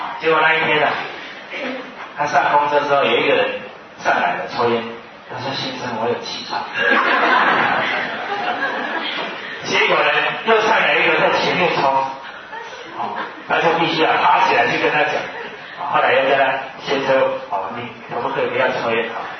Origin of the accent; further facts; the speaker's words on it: China; 哦，是我们中国人得到第一面